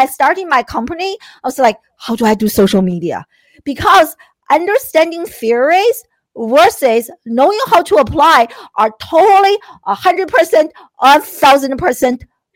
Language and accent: English; China; I grew up in China